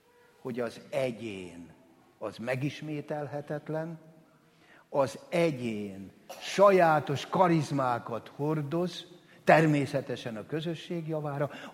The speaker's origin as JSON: {"language": "Hungarian", "country": "Hungary", "said": "mikor megtudták, hogy magyar vagyok, nem is értem igazából."}